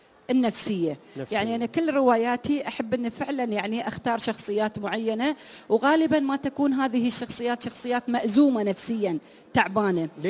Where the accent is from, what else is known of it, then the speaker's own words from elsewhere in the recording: United Arab Emirates; لكن نحن عندنا في الإمارات